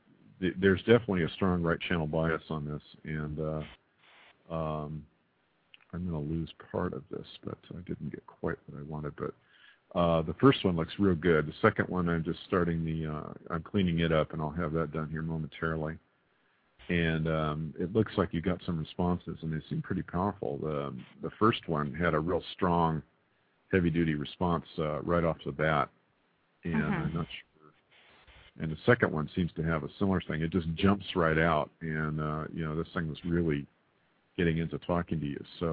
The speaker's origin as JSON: {"language": "English", "region": "Texas", "country": "United States", "tie": "born there", "said": "I just wish, you know, I was born in Texas."}